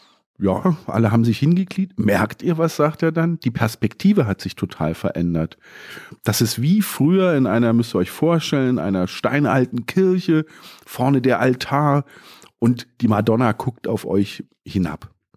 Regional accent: Dresden, Saxony, Germany; Also ich bin in Dresden aufgewachsen

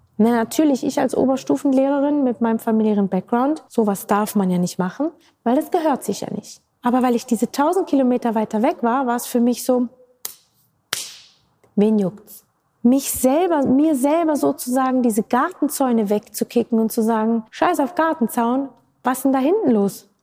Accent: Switzerland; accent: Swiss; now in Germany; habe ich meinen Schweizer Akzent rausgeholt.

